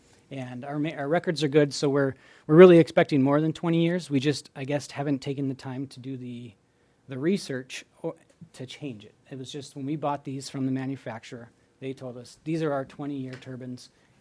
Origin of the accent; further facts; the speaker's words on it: Valley City, United States; because I grew up in Valley City